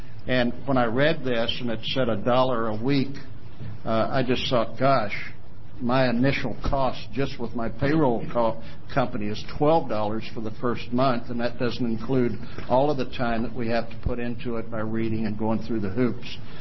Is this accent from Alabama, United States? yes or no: no; Medford, Oregon, United States; I'm from Medford, Oregon.